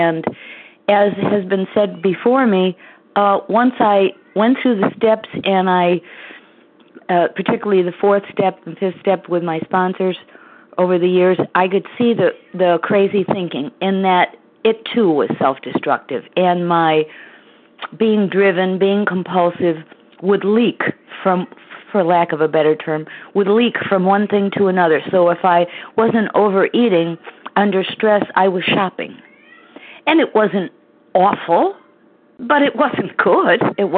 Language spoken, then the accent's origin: English; Connecticut, United States; from Connecticut, and I am, thank God, a recovered compulsive overeater.